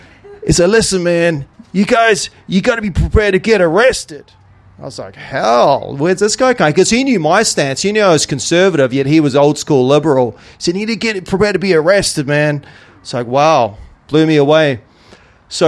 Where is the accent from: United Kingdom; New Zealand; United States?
New Zealand; Most of you know me, but … from New Zealand, obviously with my accent.